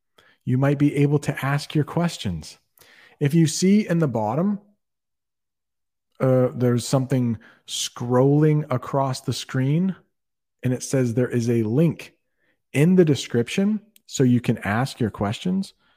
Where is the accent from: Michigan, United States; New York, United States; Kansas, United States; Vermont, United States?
Vermont, United States; born there; I was born in Vermont, so it is my birth state.